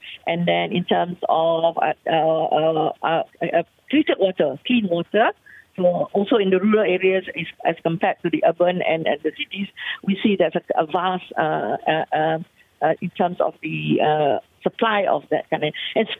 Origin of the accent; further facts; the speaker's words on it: Sarawak, Malaysia; my own state, my favorite state, the state of Sarawak. I'm from Sarawak. Now everybody knows that the size, you know, the size of the state is really like it's the biggest state in Malaysia. In fact, it's bigger than Peninsula Malaysia.